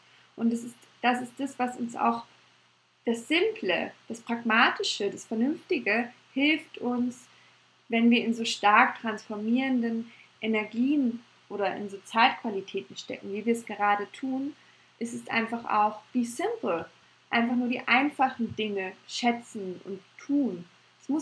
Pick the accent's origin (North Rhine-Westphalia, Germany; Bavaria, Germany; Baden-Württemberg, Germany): Bavaria, Germany; Munich; ich bin ja eine Münchnerin